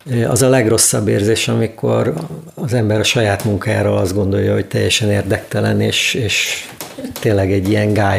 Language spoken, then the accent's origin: Hungarian; Dombóvár, Tolna, Hungary; most például a Dombovárra hívnak, a szülővárosomba